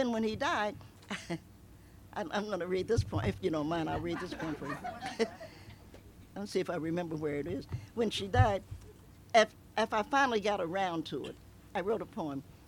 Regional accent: Cincinnati, Ohio, United States; also born or lived in Knoxville, United States; I grew up in Cincinnati. I'm a Knoxvillian by birth. I'm the first person actually in my family born in a hospital.

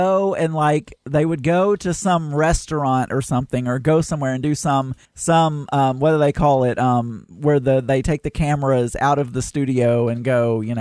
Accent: Arkansas, United States; I'm from Arkansas.

